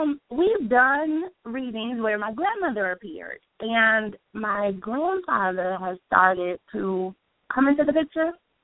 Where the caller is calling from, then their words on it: Atlanta, Georgia, United States; Greetings. … from Atlanta.